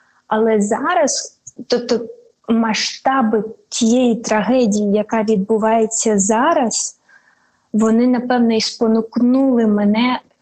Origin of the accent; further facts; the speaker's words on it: Luhansk, Luhansk Oblast, Ukraine; moved away as an adult; also born or lived in Kyiv; в березні місяці я поїхала з Києва, де я мешкала протягом останніх 8 років, бо я народилася і виросла в Луганську. Я поїхала до Луцька.